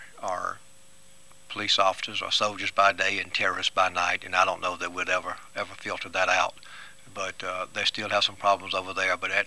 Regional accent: the South, United States; Thankfully, I guess we're from the South, where we're more people friendly.

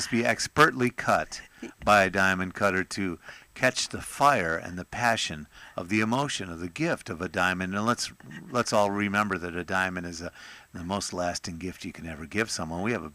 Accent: Chicago, Illinois, United States; now in South Carolina, United States; Because I'm a transplant from Chicago.

